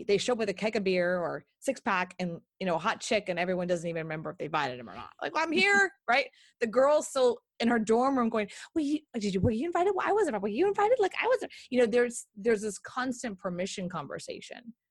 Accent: Texas, United States; So I grew up here in the United States in Texas. Okay. I grew up in a very Southern home, I would call it.

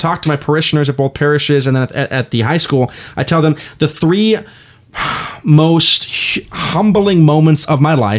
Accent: Moore, Oklahoma, United States; And living and growing up in Moore, Oklahoma, living through the May 3rd tornado, living through the May 8th tornado

